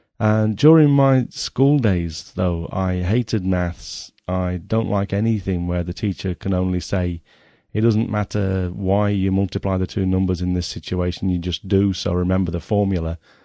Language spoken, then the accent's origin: English; Nottingham, East Midlands, United Kingdom; born there; I was born in Nottingham in 1967, which makes me 40 this year.